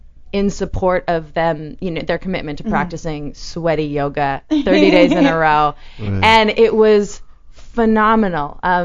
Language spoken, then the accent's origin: English; Canada; And I'm Canadian.